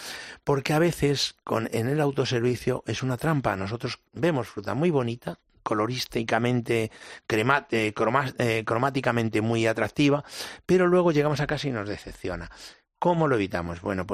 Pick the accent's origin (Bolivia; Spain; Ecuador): Spain; Villaconejos, Community of Madrid; born there; Que soy nacido en Villaconejos